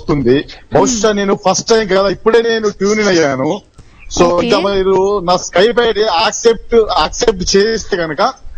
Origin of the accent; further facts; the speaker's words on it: Metpally, Telangana, India; మాది వచ్చేసి కరీంనగర్ జిల్లాలోని మెట్పేడి ప్రాంతం.